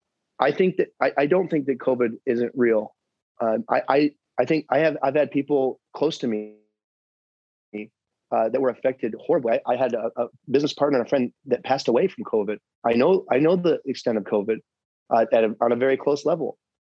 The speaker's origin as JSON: {"language": "English", "country": "United States", "said": "And as an American, I have the right to say to myself and my family, no, we're not going to take that vaccine."}